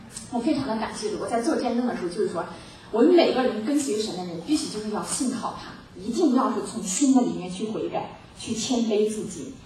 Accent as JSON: {"language": "Chinese", "region": "Henan", "country": "China", "tie": "born or raised there", "said": "因为我是在河南人，我也是在河南市这个长大的。"}